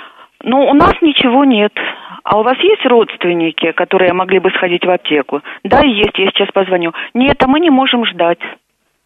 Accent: Gukovo, Rostov Oblast, Russia; born there; now in Rostov-on-Don, Russia; Я уроженка города Гуково.

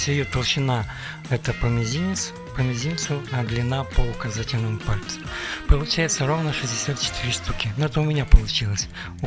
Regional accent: Mutninsk, Kirov Oblast, Russia; Я из города Мутнинск, Кировской области.

